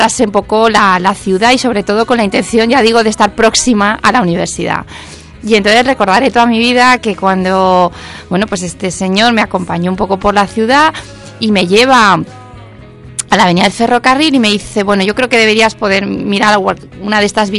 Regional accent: Valencia, Valencian Community, Spain; also born or lived in Albacete; now in Elche, Spain; yo soy de Valencia, venía de vivir en Castilla-La Mancha, en concreto en Albacete, y vine a la ciudad de Elche

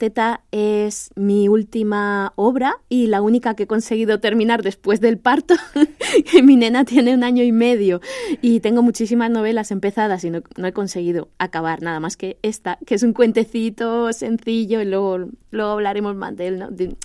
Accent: Elche, Valencian Community, Spain; now in Santa Pola, Spain; entre que soy de Elche, pero ahora vivo en Santa Pola

